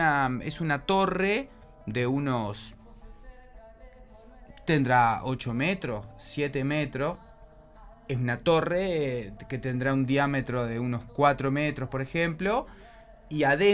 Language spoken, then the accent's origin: Spanish; Paysandú, Uruguay; Yo recuerdo, por ejemplo, de estar de niño jugando en Paysandú.